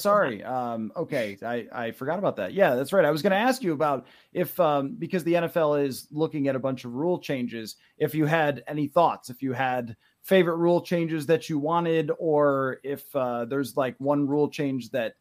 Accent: Buffalo, New York, United States; obviously I'm from Buffalo

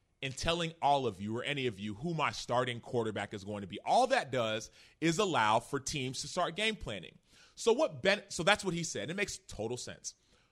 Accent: Dallas, Texas, United States; I grew up in Dallas, right?

